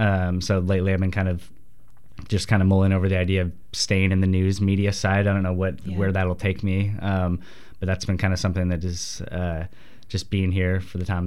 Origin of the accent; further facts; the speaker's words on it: Portland, Oregon, United States; I'm from Portland, and I've